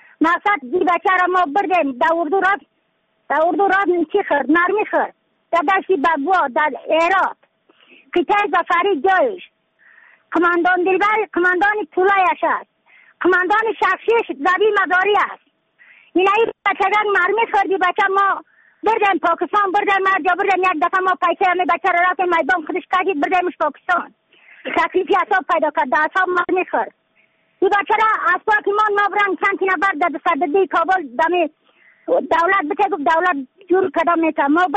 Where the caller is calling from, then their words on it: Badakhshan, Afghanistan; یعنی یک مولدی ما را گفتن از بدخشان هستم، مرکز بدخشان ولسوالی اکل پایان، قیره وینگ